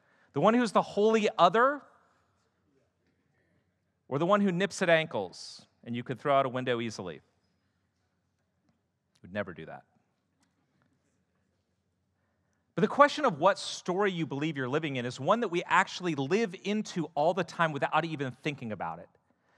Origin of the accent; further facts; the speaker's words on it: United States; I was born and grew up in America, and I found that growing up in America, being born in America